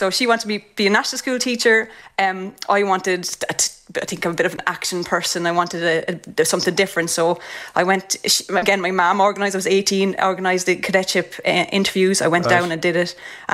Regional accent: Carlow, Leinster, Ireland; And I have 6 brothers and sisters, and a sister, and I come from Carlow.

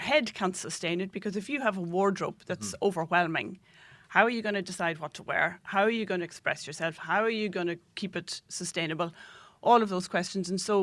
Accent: Monaghan, County Monaghan, Ireland; now in Carrickmacross, Ireland; I'm from Monaghan Town, yeah.

